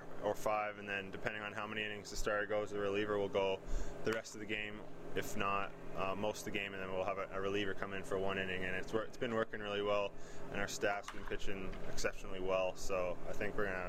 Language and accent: English; Canada; Growing up in Canada, the only Canadian baseball